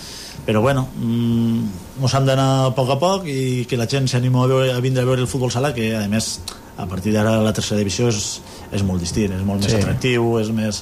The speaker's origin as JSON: {"language": "Catalan", "town": "Fabara", "region": "Aragon", "country": "Spain", "said": "jo vinc de Favara, i a Favara la veritat és que sempre hem tingut molta afició al pavelló ple"}